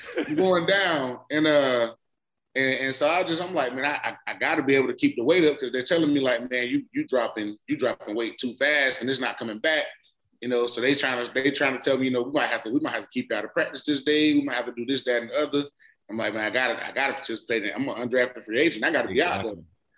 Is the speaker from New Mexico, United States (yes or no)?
no; Florida, United States; So me growing up in Florida, growing up where I grew up at, it was everything was, you know, fried.